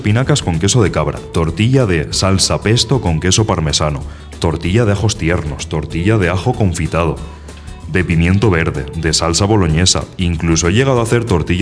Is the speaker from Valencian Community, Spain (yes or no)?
yes; Biar, Valencian Community, Spain; soy de Viar, ¿eh?